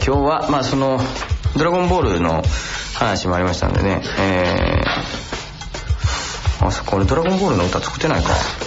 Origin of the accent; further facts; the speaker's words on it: Nara, Japan; 愛する関西、そして愛する奈良、私の故郷は奈良ですからね、その奈良のことも踏まえながらね